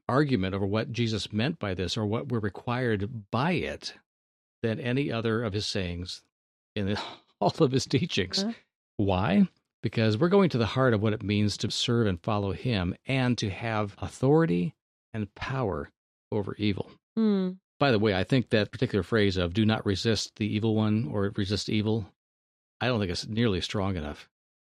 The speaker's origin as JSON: {"language": "English", "town": "Thousand Oaks", "region": "California", "country": "United States", "tie": "born or raised there", "said": "This lady in Thousand Oaks, my hometown, was reinvigorated in her compassion and her passion for something because of a traumatic event"}